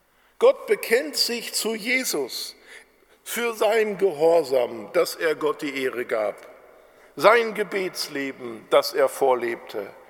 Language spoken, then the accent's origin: German; Bochum, North Rhine-Westphalia, Germany; born there; ich bin gebürtiger Bochumer